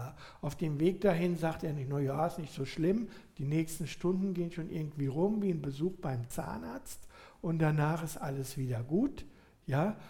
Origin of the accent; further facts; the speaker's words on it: Rhineland-Palatinate, Germany; ich komme aus der Gegend von Mainz, da wird ja viel Fasnacht gefeiert